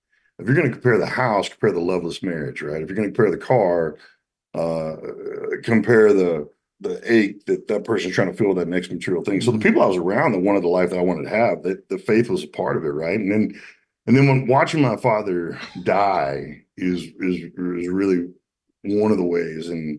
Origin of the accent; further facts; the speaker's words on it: Little Rock, Arkansas, United States; I grew up in Little Rock, Arkansas, in an amazing family that endured tremendous adversity.